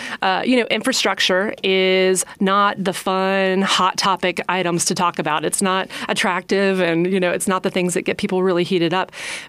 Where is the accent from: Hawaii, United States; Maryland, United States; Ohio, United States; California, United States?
Ohio, United States; moved away as an adult; I moved here about 16 years ago. I was born and raised in Ohio, and my grandparents and other family members lived here.